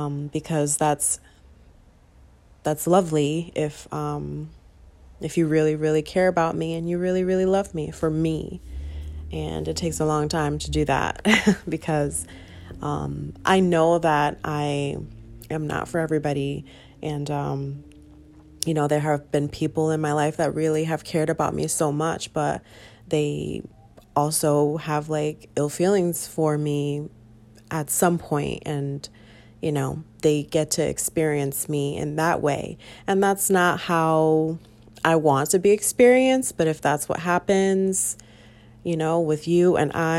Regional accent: United States; born there; I'm 34 years old. I'm a single Puerto Rican woman. I live in Connecticut. I was born in the United States, yada, yada, yada.

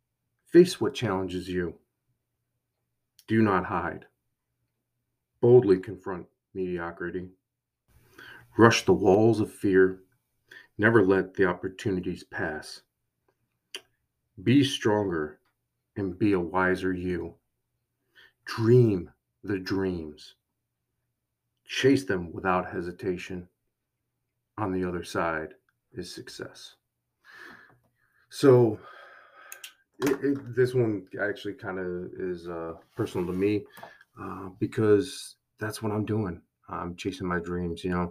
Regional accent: Syracuse, New York, United States; I grew up in the Syracuse area, so I always wanted to go to Syracuse University.

